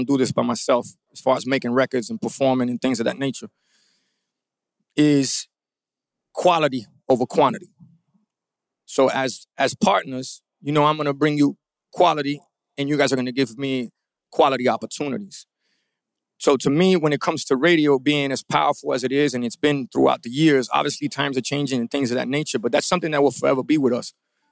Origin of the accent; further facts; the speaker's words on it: Miami, Florida, United States; I grew up in Little Havana, is one of my old neighborhoods, La Pequeña Havana on 5th and 5th. I grew up all over Miami